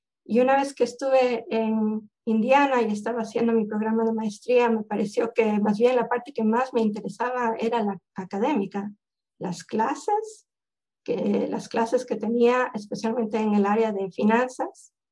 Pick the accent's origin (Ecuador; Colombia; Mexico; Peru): Ecuador; moved away as an adult; now in United States; nos casamos y yo vine a vivir a Estados Unidos ya permanentemente. Entonces, creo que mi interés, siendo tan ecuatoriana, el haber venido a Estados Unidos